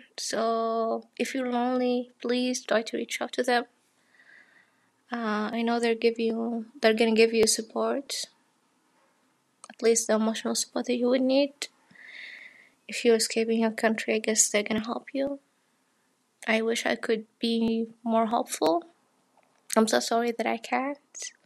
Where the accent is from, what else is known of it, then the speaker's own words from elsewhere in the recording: Saudi Arabia; Hello, I'm from Saudi Arabia. I just listened to the broadcast